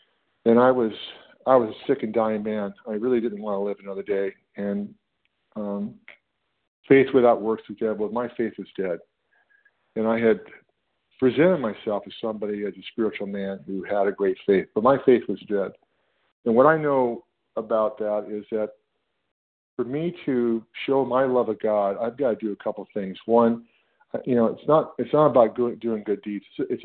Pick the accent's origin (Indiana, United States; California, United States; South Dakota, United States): California, United States; I'm from Northern California.